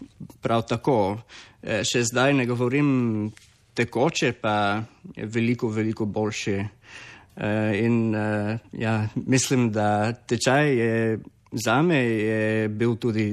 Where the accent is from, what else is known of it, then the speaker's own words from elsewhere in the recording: Melbourne, Victoria, Australia; Slovenian is a second language; now in Slovenia; Jaz točno sem iz Melbourne, Avstralije